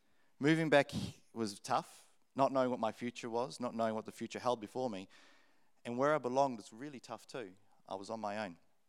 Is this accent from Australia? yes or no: yes; Queensland, Australia; growing up in Queensland